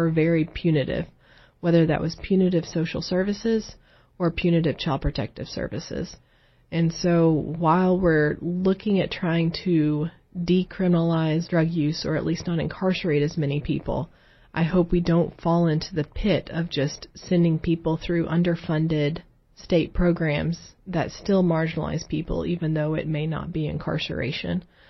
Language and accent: English; Appalachia, United States; I've seen this with my generation growing up in Appalachia, but also in my research as well.